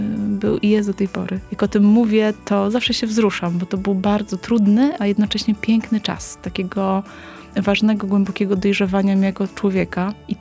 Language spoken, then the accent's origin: Polish; central Poland, Poland; pochodzę z centralnej Polski